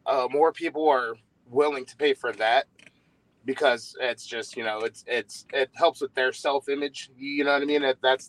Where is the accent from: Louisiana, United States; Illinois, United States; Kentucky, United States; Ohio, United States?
Ohio, United States; Cincinnati; Well, I grew up in Cincinnati, and where I grew up at was right next to train tracks and factories and shit.